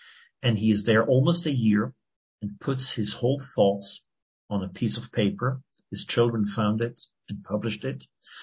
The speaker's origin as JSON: {"language": "English", "country": "Switzerland", "tie": "born or raised there", "said": "Daniel, we grew up together in Switzerland."}